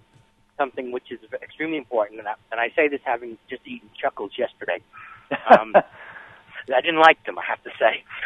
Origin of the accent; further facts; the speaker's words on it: Coney Island, New York, United States; I grew up in Coney Island, the sweet capital of the world back in the 50s.